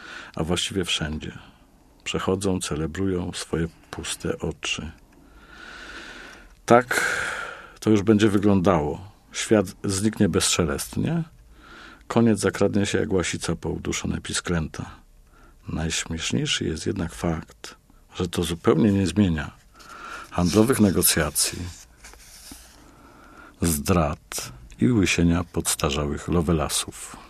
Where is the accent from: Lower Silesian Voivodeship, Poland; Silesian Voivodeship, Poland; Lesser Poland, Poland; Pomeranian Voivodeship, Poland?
Lesser Poland, Poland; Zakopane; now in Kraków, Poland; Z Zakopanego, ale ponad 30 lat już jestem na emigracji w Krakowie.